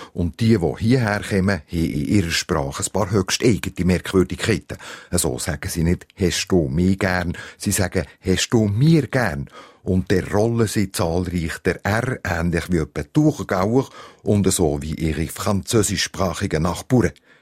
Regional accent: Bern, Switzerland; Auf eine Art reden die Sensler in den Friburger Voralpen ja ähnlich wie ich als Berner Oberländer.

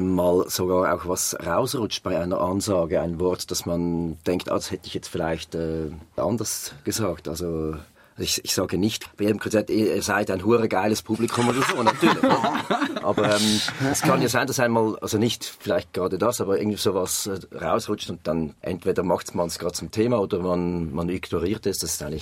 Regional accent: Zurich, Switzerland; accent: Zurich dialect; Als Zürcher haben wir irgendwie den viert unbeliebtesten Dialekt.

